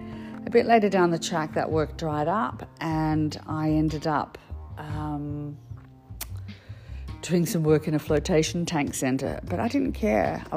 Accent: Sydney, New South Wales, Australia; I thought I really need to move back to where I grew up in Sydney.

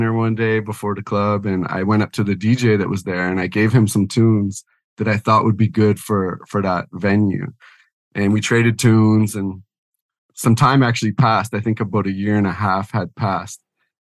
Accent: Niagara, Ontario, Canada; I was from Niagara, of course, and I used to come up to Niagara and spend some time.

